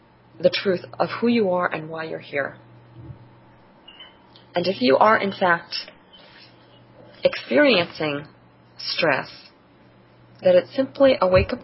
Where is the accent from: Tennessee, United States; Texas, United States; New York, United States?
New York, United States; accent: New York; This is it, people. This is my New York accent.